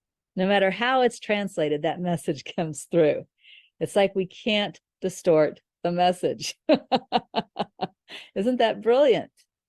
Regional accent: Kansas, United States; born there; moved away; I think I was born in Kansas. I think I've lived in many different states, lived in many, you know, even in many different countries. So I think I'm a, you know, a person who has lived all over. So my personality is broader than Kansas and yet still rooted in Kansas.

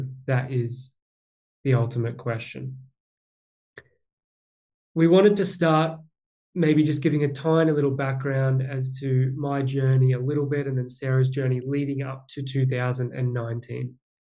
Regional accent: Australia; now in California, United States; For those of you back in Australia, because I'm from Australia, it wouldn't really make sense, but here in California

